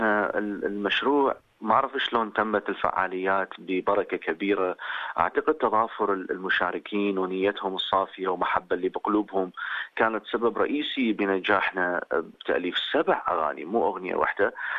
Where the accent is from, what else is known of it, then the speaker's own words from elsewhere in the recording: Iraq; يمثلنا كلنا كعراقيين من بلاد الرافدين